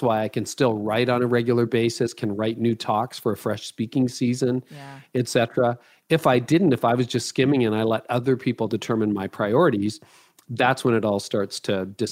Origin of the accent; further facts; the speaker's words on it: Canada; I don't know, because I'm Canadian, I don't know whether you have these